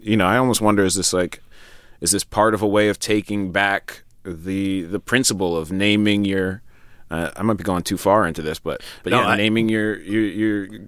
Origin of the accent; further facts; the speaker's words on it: New York, United States; Keegan's from Detroit, and I'm from New York